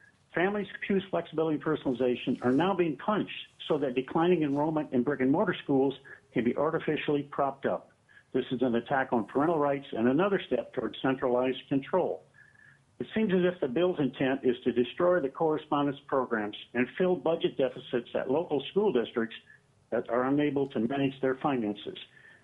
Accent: Wasilla, Alaska, United States; from Wasilla, speaking for myself.

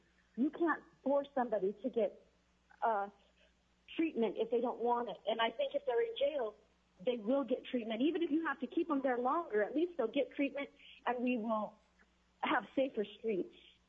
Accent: Alaska, United States; You know, I grew up in Alaska. I have been in Alaska since 1967

